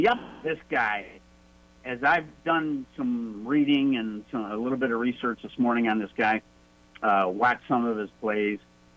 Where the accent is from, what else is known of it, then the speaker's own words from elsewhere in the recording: Syracuse, New York, United States; now in Ecuador; I'm actually from Syracuse, New York, so all those guys who criticize the picks out of Syracuse, I'm not real happy with that.